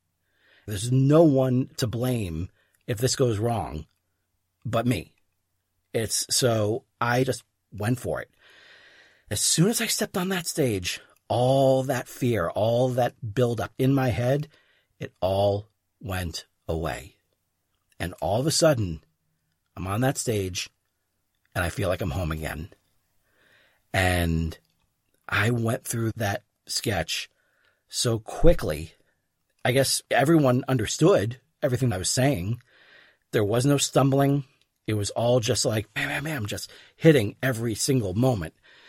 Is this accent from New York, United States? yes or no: yes; Poughkeepsie, New York, United States; now in Virginia, United States; I was in drama club when I grew up in Poughkeepsie, New York.